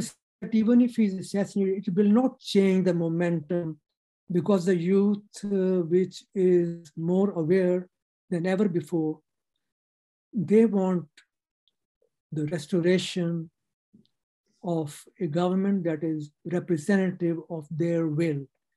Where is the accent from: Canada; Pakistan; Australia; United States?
Pakistan; And I grew up in Pakistan.